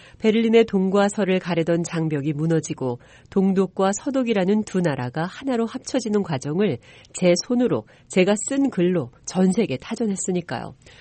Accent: Germany; 제가 단지 관찰자로서 이런 이야기를 하는 게 아닙니다. 독일에서 태어나 자란 사람이라서 자신 있게 강조할 수 있어요.

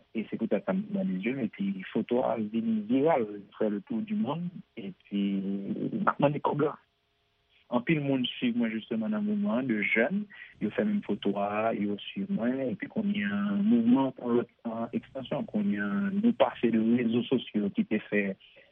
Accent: Haiti; il a détruit nous en tant que nation, en tant que Haïtien.

